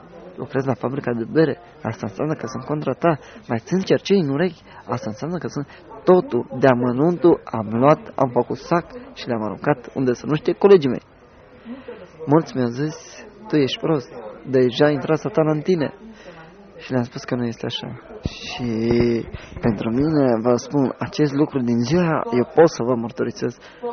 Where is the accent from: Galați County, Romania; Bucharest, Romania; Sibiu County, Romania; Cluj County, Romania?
Sibiu County, Romania; Sibiu; Că eu sunt din Sibiu. Eu nu sunt de aici.